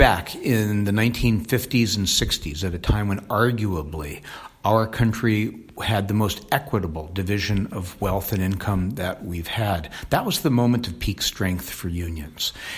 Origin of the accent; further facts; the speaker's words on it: Los Angeles, California, United States; Growing up in Los Angeles, Local 47